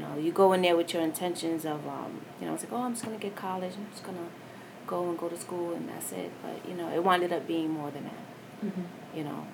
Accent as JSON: {"language": "English", "region": "New York", "country": "United States", "said": "I'm from New York. I can handle it."}